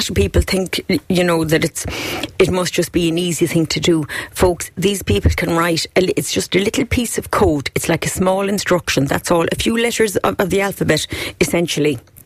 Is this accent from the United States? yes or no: no; Ireland; That's one of the good things about being Irish.